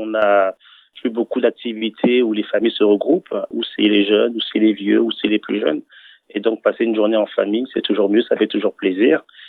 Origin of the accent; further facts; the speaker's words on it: Benin; Je suis d'origine africaine et je suis du Bénin.